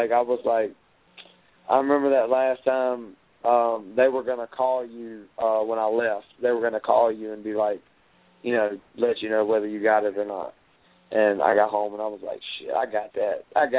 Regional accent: Danville, Virginia, United States; So I'm like, yo … from Danville, Virginia, and if you don't put me on your show, you ain't shit.

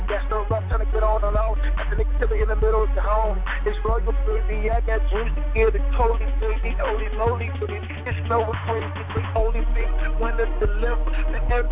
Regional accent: New York, United States; Uptown all day, though. I'm from New York.

